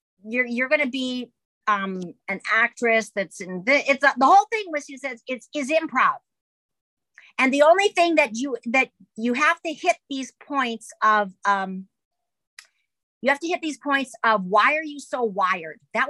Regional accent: Illinois, United States; also born or lived in Park Forest; I grew up in Illinois. I was born in a town called Park Forest, which was the first planned suburb

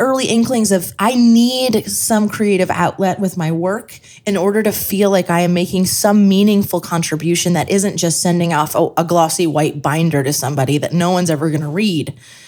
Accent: Scranton, Pennsylvania, United States; I am from Scranton. I can hang.

